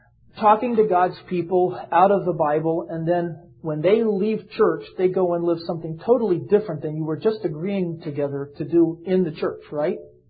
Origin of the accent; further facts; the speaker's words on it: the South, United States; Not that, well, I'm from the South.